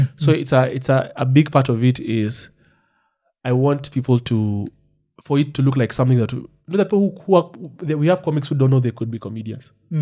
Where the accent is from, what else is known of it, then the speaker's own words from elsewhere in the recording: Kenya; Things that are unique to who we are as Kenyans, just as we exist now.